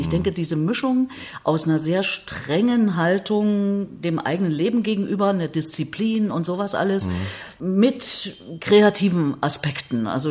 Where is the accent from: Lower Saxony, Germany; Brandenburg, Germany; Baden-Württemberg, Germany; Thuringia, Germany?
Thuringia, Germany; Erfurt; now in Berlin, Germany; Zu DDR-Zeiten in meiner Heimatstadt Erfurt war ich total auf Linie.